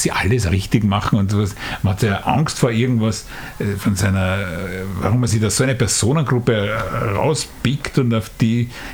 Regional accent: Vienna, Austria; wir sind aus Simmering, wo man da so geerdet ist und die Arbeiter und so weiter.

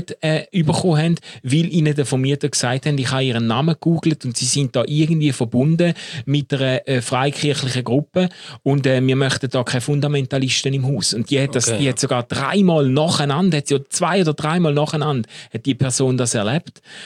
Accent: Schaffhausen, Switzerland; Ich bin Schaffhauser!

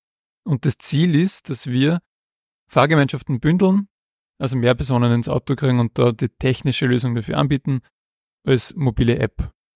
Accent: Königswiesen, Upper Austria, Austria; ursprünglich bin ich aus dem Mühlviertel, aus Königswiesen, Bezirk Freistadt.

